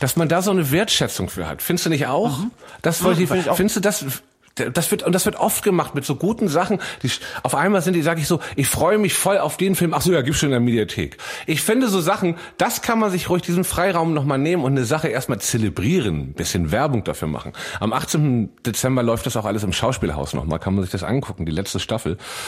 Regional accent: Northern Germany, Germany; als ob wir in Köln damit ankommen, mit dem Humor als Norddeutscher

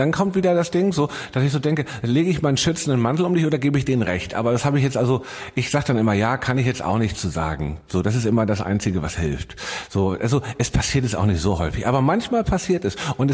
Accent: Hamburg, Germany; Ich rede manchmal schlecht über Hamburg, weil es meine Heimat nicht so liebe und man diese Veränderungen mich stören.

